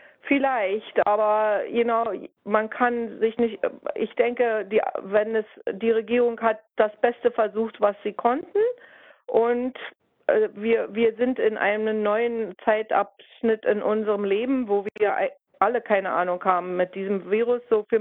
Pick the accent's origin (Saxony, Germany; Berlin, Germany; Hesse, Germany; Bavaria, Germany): Berlin, Germany; now in Australia; ich bin von Ostberlin ausgewandert und dieses Land Australien hat mich aufgenommen.